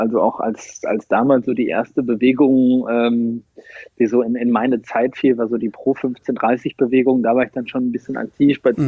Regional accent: Dortmund, North Rhine-Westphalia, Germany; also born or lived in Ostwestfalen; aus Dortmund. Im September 84 geboren in Ostwestfalen.

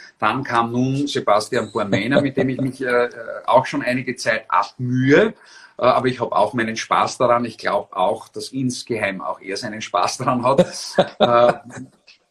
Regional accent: Austria; als Österreicher mit durchaus deutschen Wurzeln, wie gesagt, die Großmutter kam aus München, mein Onkel lebt nach wie vor in München

